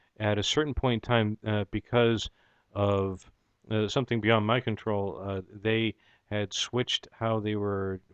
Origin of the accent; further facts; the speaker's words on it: Massachusetts, United States; also born or lived in Chicago / Atlanta; Was born and raised in Massachusetts. Then for nearly 10 years of my time, I lived in Chicago.